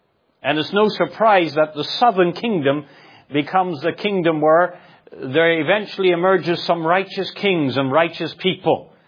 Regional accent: Ireland; There's an old saying that we used to hear growing up in Ireland, and they say this, don't fight with a skunk because you both end up smelly.

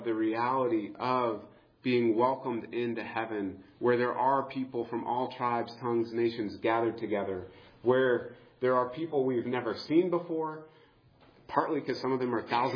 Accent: Scotland, United Kingdom; It's just I'm too Scottish and I haven't gotten rid of them yet.

